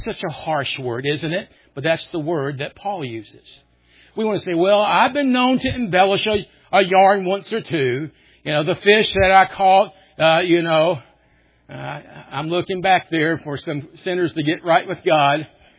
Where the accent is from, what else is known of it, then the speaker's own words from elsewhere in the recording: Memphis, Tennessee, United States; I grew up in Memphis, and I learned to smell the manure wagon from 2 miles away.